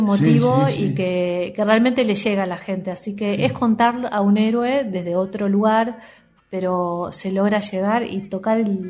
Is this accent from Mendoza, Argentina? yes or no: no; Buenos Aires, Argentina; now in Salta, Argentina; Yo particularmente soy de Buenos Aires, soy porteña, y me acuerdo que cuando yo me mudo a Salta, me mudo en junio